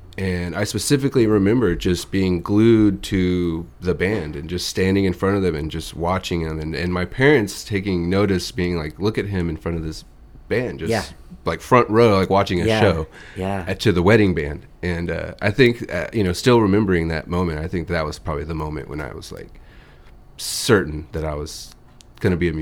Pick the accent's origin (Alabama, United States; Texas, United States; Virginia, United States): Texas, United States; Austin; I'm from here in Austin. Born and raised.